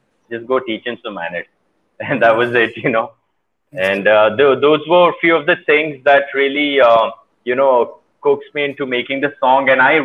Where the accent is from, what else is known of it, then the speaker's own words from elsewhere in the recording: Puri, Odisha, India; I went through a lot of racism when I grew up in Puri